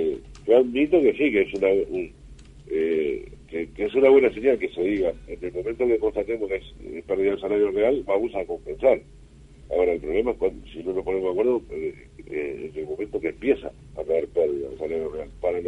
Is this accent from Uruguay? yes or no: yes; Uruguay; como cualquier uruguayo